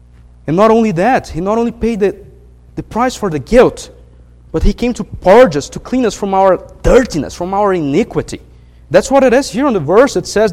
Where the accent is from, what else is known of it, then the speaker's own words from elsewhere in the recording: Brazil; English is a second language; now in United States; As you can tell by my accent, I'm not American, right? I'm Brazilian.